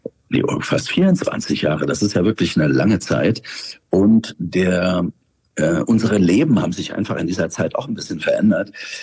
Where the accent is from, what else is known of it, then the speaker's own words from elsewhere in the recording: Dresden, Saxony, Germany; und wir werden auch in Dresden spielen, das ist ja meine Heimatstadt, also als gebürtiger Sachse